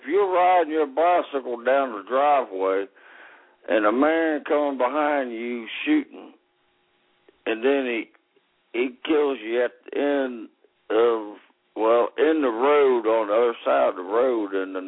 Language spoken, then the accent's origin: English; Ohio, United States; I was born and raised in Ohio. I'm a Buckeye.